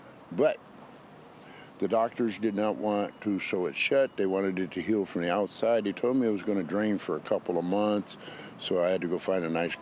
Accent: Waterloo, Iowa, United States; I grew up in Waterloo, Iowa.

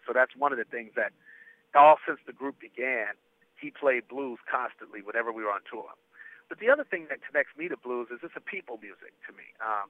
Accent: Milwaukee, Wisconsin, United States; It's what I grew up with. You know, I mean, I come from Milwaukee, Wisconsin. And on a daily basis, you know, the people that I see and that I'm around was people that were struggling with poverty.

